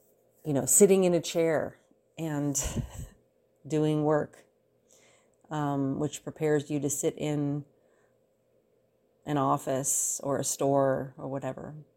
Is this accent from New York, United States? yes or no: yes; New York City, New York, United States; born there; As I was born in 1969 in Manhattan, New York City, while my dad was in medical school